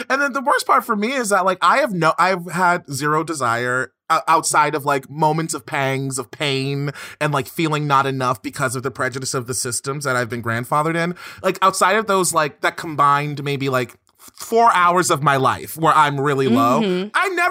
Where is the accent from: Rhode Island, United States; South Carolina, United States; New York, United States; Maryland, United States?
Maryland, United States; Baltimore; It's not. I'm from Baltimore. That's the hood.